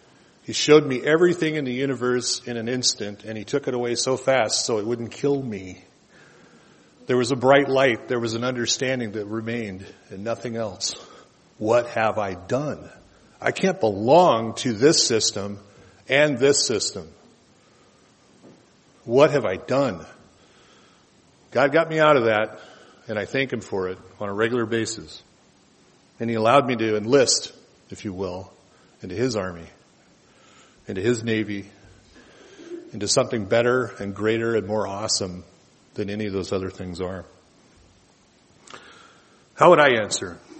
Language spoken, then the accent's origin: English; United States; I'm a patriot. I'm an American. I was proud of the flag. I was proud of all of those things that America stood for. I was born here